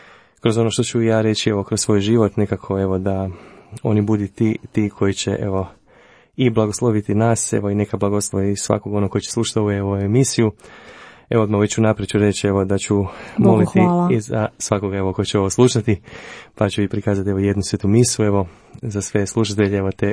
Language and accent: Croatian; Zagreb, City of Zagreb, Croatia; Pa dolazim iz Zagreba, imam 43 godine